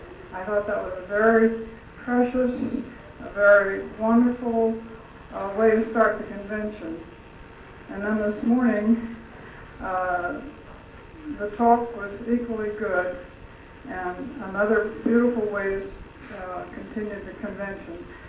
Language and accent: English; Cincinnati, Ohio, United States; from Cincinnati, Ohio